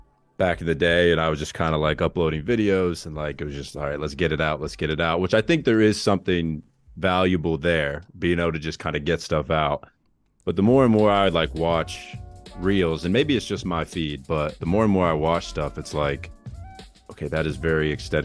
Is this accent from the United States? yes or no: yes; Ohio, United States; But yeah, so I'm from Ohio, I'm in the Midwest. This is a sneak peek. I don't usually say where I'm from, but yeah, everyone in here knows I'm from Ohio now.